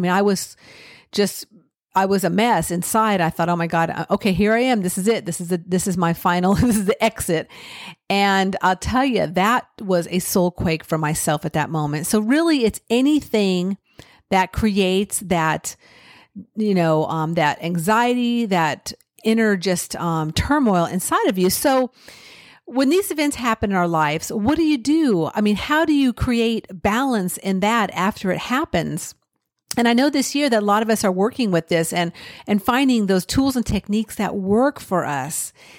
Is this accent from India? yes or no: no; California, United States; So for myself, I grew up in California